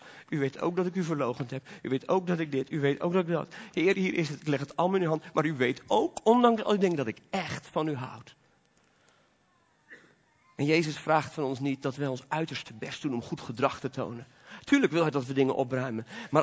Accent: Belgium; born there; Het was een kleine samenkomst in België, waar ik geboren ben.

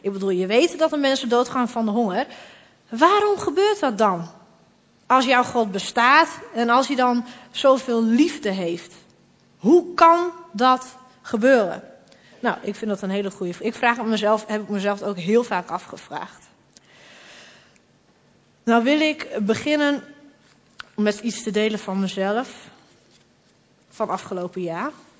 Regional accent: Groningen, Netherlands; Ik ben 28 jaar. Ik kom uit Groningen. Ik woon hier lekker in de stad.

